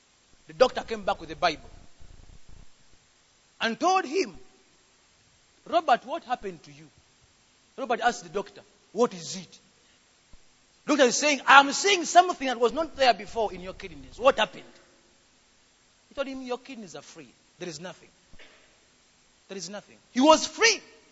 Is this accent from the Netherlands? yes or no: no; Uganda; now in South Africa; See, I am in South Africa. I'm coming from Uganda.